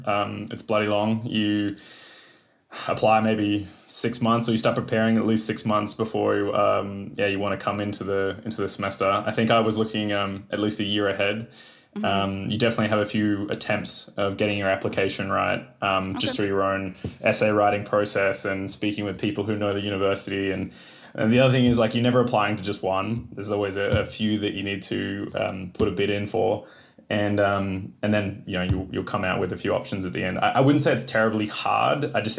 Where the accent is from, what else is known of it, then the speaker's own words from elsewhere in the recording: Byron Bay, New South Wales, Australia; moved away as an adult; also born or lived in Melbourne; I've had the last 5 years in Melbourne. Originally, I come from Byron Bay, which is on the east coast. It's a very popular surf town. Okay. Especially for German tourists.